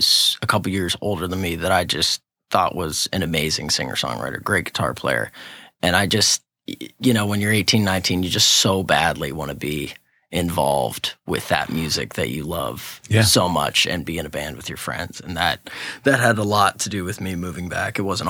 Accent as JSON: {"language": "English", "town": "Indiana", "region": "Pennsylvania", "country": "United States", "tie": "born or raised there", "also_born_or_lived": "Lompoc, California / Ohio", "said": "Originally, I was born in Lompoc, California. Moved to Ohio. My dad was getting his master's and then quickly made our way back to Indiana, Pennsylvania."}